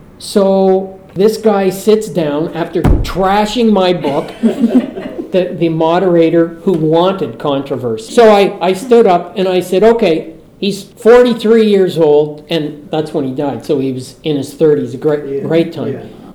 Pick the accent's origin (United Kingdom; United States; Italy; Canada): Canada; I'm Canadian. We're sort of British.